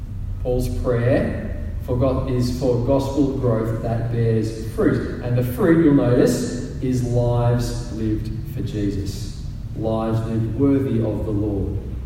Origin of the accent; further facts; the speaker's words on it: Albury, New South Wales, Australia; also born or lived in Sydney; I grew up in Albury. Albury is a lot like Bathurst. It's a regional city. I moved to Sydney, though, for a few years, and it was a bit of an adjustment for me.